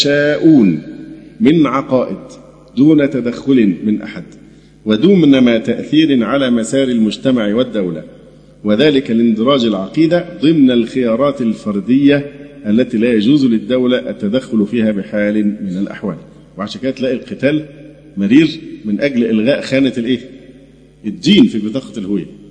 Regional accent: Egypt; يعني احنا زي ما قلت لكم في ناس كتير بتتبنى هذه الاسماء

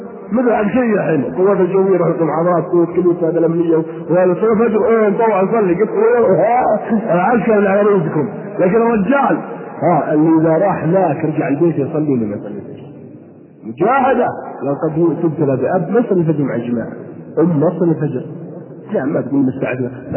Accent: Najd, Saudi Arabia; يقولون عندنا في نجد عساف المره

